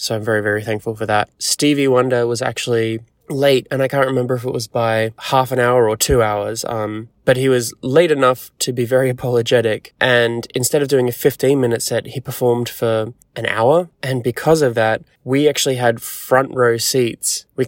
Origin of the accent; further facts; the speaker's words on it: Australia; back in my home country, in my home city.